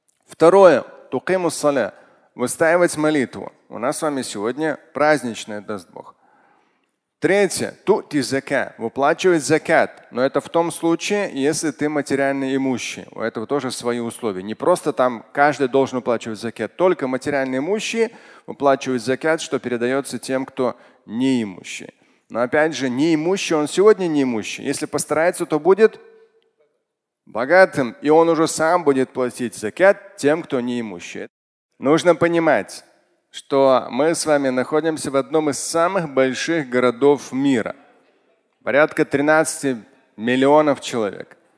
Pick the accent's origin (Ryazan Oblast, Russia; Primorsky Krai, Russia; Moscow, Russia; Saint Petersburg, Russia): Moscow, Russia; Мы с вами, как коренные москвичи, всем остальным должны показывать, что такое метро